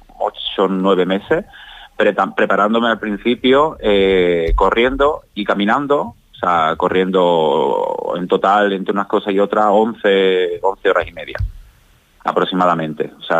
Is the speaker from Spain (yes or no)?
yes; Villanueva de la Serena, Extremadura, Spain; now in Sanlúcar de Barrameda, Spain; yo soy de Villanueva de la Serena, de un pueblo de Badajoz, de la provincia de Badajoz y de la comunidad autónoma extremeña. Pero llevo viviendo en Sanlúcar de Barrameda por unos 15 años porque me enamoré de una sanluqueña y me quedé allí